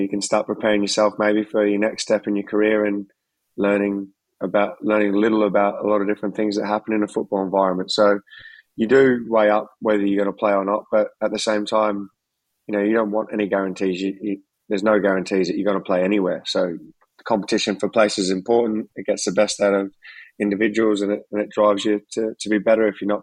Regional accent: Australia; moved away as an adult; now in England; I still feel so Aussie, but sometimes I forget if I still sound Aussie. And one of the boys reminded me yesterday that I still sound very Aussie. So that made me happy. But yeah, I guess my whole adult life, I've lived in Eng

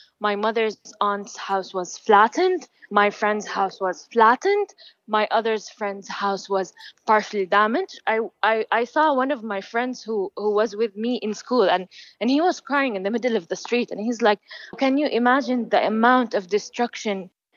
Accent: Gaza, Gaza Strip, Palestine; I was born and raised in Gaza, but something like that, I don't know.

